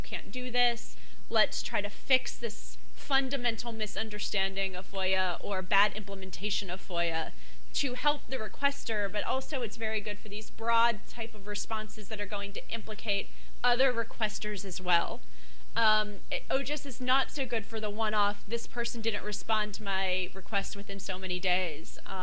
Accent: Florida, United States; I'm from Florida.

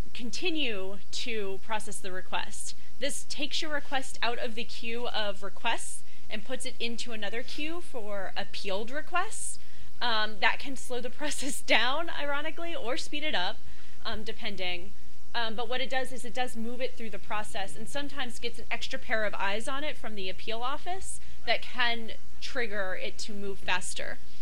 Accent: Florida, United States; I'm from Florida.

